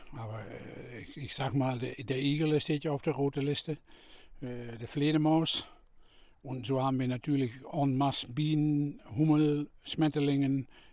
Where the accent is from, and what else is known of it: Netherlands; German is a second language